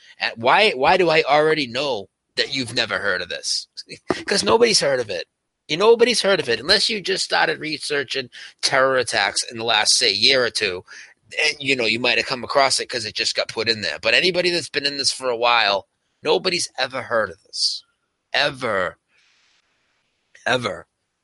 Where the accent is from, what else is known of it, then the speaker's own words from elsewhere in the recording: Lowell, Massachusetts, United States; I'm from Lowell, Massachusetts